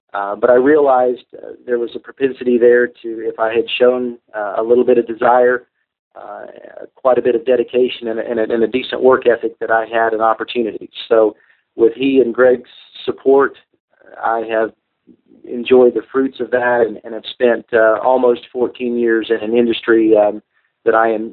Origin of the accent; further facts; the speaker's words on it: Stillwater, Oklahoma, United States; I was born and raised in Stillwater here in Oklahoma, and was very heavily involved in athletics. Obviously, growing up, I come from a farming and ranching family.